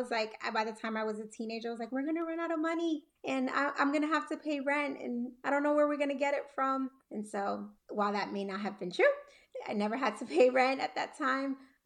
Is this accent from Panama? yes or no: yes; Panama; And so we're from Panama. My sister was born there as well.